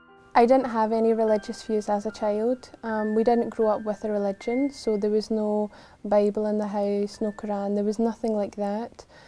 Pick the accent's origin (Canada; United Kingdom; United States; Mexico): United Kingdom; Glasgow, Scotland; I was born in 1988 in Glasgow.